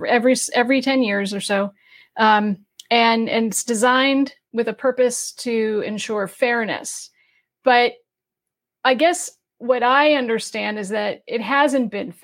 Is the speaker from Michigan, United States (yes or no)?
no; New Hampshire, United States; I grew up in New Hampshire. So when you said Massachusetts, I get a little wisty over that because, you know, growing up in New England, I'm proud of that.